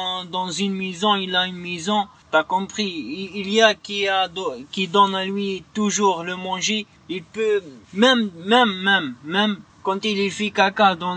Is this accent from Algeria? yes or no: yes; Algeria; French is a second language; moi, je suis un Algérien.